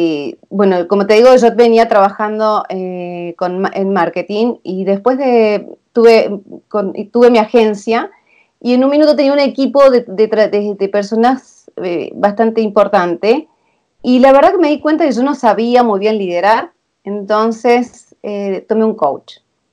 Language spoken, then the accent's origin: Spanish; Argentina; moved away as an adult; now in Santiago, Chile; Soy argentina, hace 23 años vivo en este país, en Santiago de Chile.